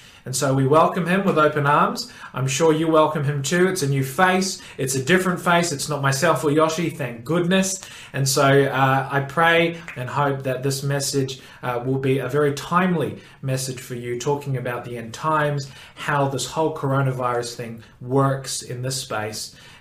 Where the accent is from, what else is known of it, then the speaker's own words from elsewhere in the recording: New Zealand; now in Australia; Being a Kiwi, I absolutely love this weather.